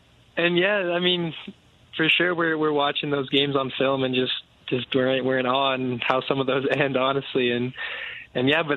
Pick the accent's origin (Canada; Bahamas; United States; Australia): Canada; Regina, Saskatchewan; Yeah, I am from Regina.